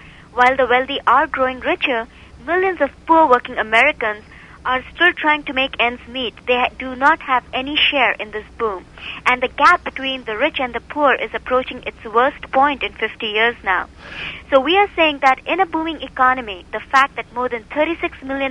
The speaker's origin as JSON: {"language": "English", "country": "India", "tie": "born or raised there", "moved": "as an adult", "lives_now": "United States", "said": "I'm from India, and I grew up on the wonderful books and literature"}